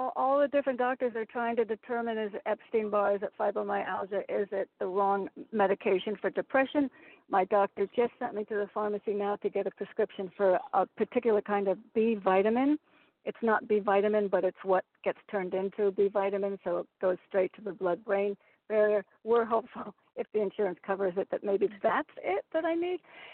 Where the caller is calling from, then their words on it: Connecticut, United States; in Connecticut.